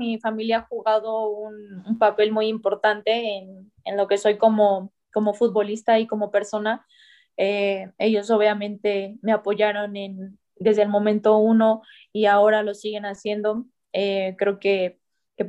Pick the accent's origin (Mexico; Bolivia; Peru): Mexico; Cuautla, Morelos; de donde yo era, de donde soy, mejor dicho, de Cuautla, Morelos